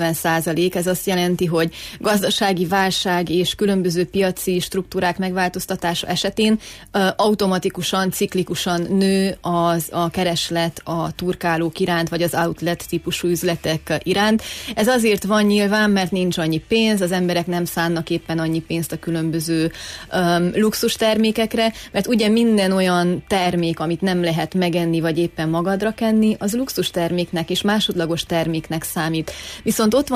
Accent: Székely Land, Romania; mert ugye én székelyföldi vagyok

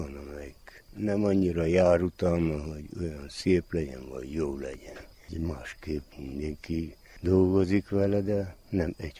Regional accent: Székelyvarság, Harghita, Romania; Székely-Varsa, Talas Bercsi lakós. Itt is születtem, ma 81 éve.

